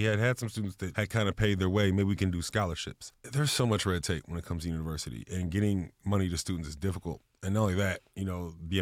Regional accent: Columbus, Ohio, United States; I grew up in Columbus, Ohio. It's the same place where Ohio State's campus is. And I grew up in the hood.

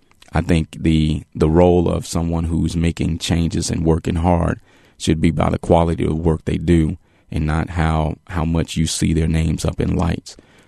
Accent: Chicago, Illinois, United States; I am from Chicago. I lived lived there for the first 18 years of my life.

